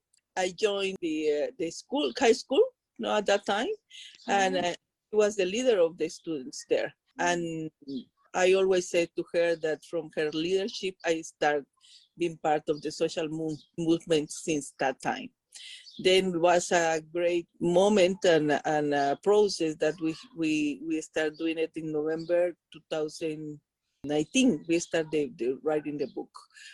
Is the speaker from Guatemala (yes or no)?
yes; Guatemala; Okay, I am from Guatemala. I live in Guatemala.